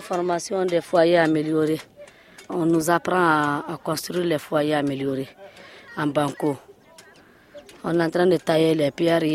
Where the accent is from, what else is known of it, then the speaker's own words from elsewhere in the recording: Mopti, Mali; J'ai 15 ans à Mopti, oui, avec toutes les communautés.